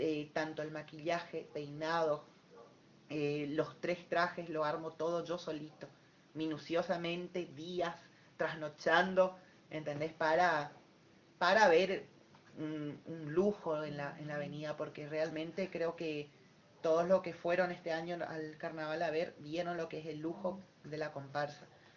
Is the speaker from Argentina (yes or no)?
yes; San Javier, Misiones, Argentina; now in Posadas, Argentina; soy de San Javier.